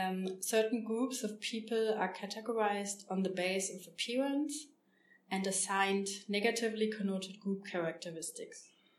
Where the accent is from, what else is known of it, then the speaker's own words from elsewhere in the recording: Germany; also born or lived in Austria; I grew up in Germany, but also in Austria